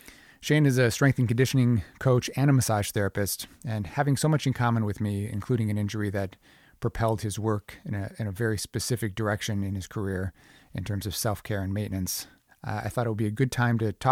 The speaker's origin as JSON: {"language": "English", "town": "Minneapolis", "region": "Minnesota", "country": "United States", "also_born_or_lived": "New York", "said": "I'm from Minneapolis. I'm back in Minneapolis. I've been back here for over 6 years, but I lived in New York for about 13 years."}